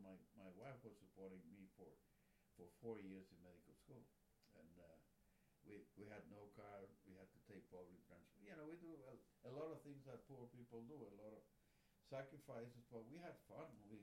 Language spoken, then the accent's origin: English; Puerto Rico; My wife is what we call New Rican. She was born and raised in New York, but from Puerto Rican parents who had moved from my hometown to the United States in the 30s.